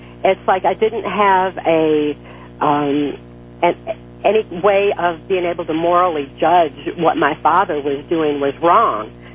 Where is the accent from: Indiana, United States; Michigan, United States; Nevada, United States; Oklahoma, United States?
Michigan, United States; Muskegon; At the time I was growing up in Muskegon, Michigan, back in the early 60s, I was born in 1957